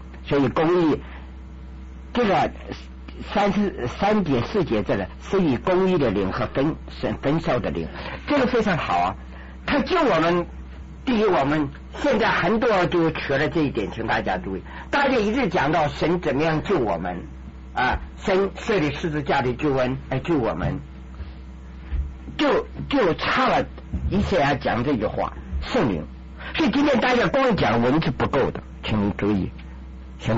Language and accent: Chinese; China; 我们中国人就是没有唱诗歌的民族